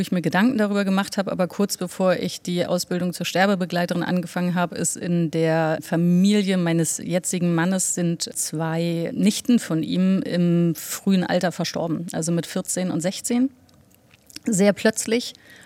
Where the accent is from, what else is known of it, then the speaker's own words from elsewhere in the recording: Berlin, Germany; also ich bin ja in Berlin groß geworden und eben nicht in den allerschönsten Bezirken